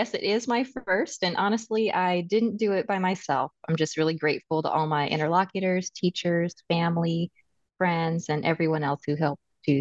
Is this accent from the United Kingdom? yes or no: no; Berkeley, California, United States; also born or lived in Sonoma County / Oakland / Montreal / Seattle; I was born in Sonoma County, California, wine country, and spent most of my childhood in Berkeley and Oakland near San Francisco.